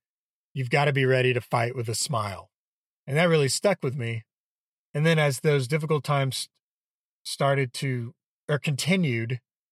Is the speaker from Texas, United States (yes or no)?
yes; Houston, Texas, United States; I grew up in Houston, and that's near, it's just a not far at all from the water. And I grew up going down there all the time, grew up swimming in that dirty water.